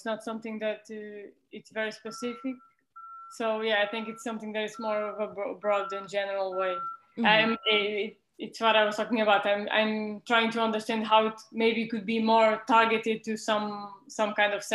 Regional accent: Azores, Portugal; English is a second language; I'm actually in Portugal. I'm from a small island. I'm from St. Michael, which is located in the Azores, in the Atlantic Ocean

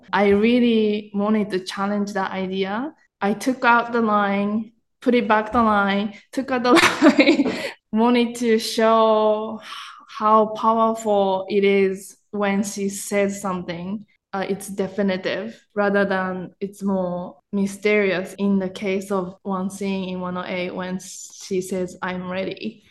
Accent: Japan; English is a second language; they were looking for someone who have genuine understanding of Japanese culture growing up in Japan, but also who can edit more Western style

